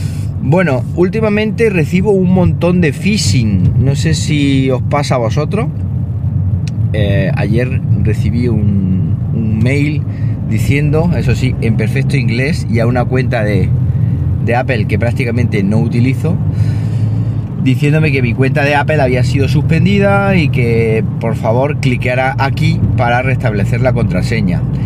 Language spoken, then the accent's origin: Spanish; Siles, Andalusia, Spain; la noche anterior han rayado 90 coches allí en mi pueblo, en Siles, 90 coches